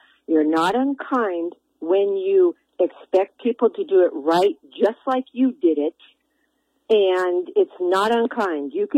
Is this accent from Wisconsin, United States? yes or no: no; Lemon Grove, California, United States; now in Montana, United States; I grew up in Lemon Grove, way down in California, and I saw the handwriting on the wall, and I left in 1974. And have been a Montana girl ever since.